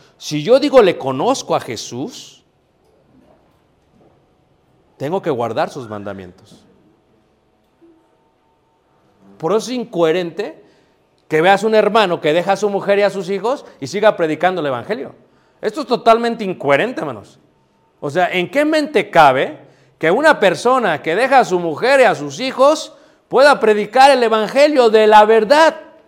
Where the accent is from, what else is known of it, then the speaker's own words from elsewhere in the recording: Mexico City, Mexico; cuando yo crecí en Ciudad de México